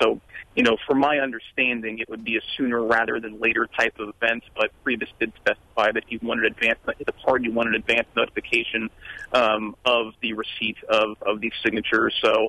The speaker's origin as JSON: {"language": "English", "region": "Indiana", "country": "United States", "tie": "born or raised there", "said": "I think growing up in Indiana, even that predated me a little bit from his time in Congress"}